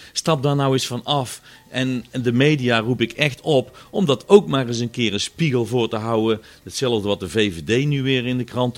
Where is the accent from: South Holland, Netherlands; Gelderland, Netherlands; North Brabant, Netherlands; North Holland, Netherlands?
North Brabant, Netherlands; Tilburg; Ik ben groot geworden in Tilburg met mijn Lijst ….